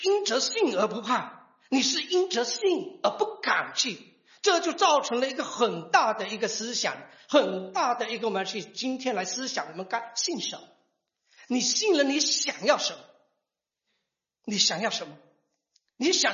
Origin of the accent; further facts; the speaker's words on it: China; 这个因为我来自中国，我只能讲中国